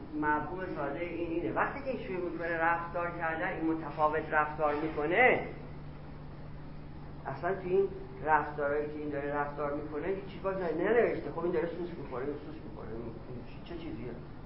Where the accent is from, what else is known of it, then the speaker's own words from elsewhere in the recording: Iran; مثلا من که ایرانی هستم